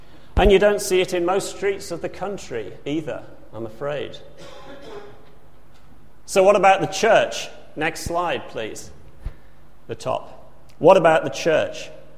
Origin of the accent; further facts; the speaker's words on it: Wolverhampton, West Midlands, United Kingdom; moved away; As you know, I'm from Wolverhampton. It's a wonderful place, and it's so wonderful I haven't actually lived there for 30 years.